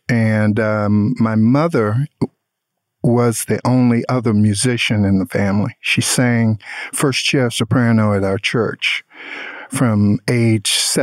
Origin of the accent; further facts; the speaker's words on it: Durham, North Carolina, United States; And he played in an R&B band in my hometown, which is Durham, North Carolina.